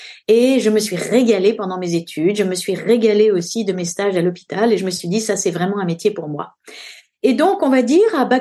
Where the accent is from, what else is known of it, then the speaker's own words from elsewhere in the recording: Paris, Île-de-France, France; born there; je suis née à Paris.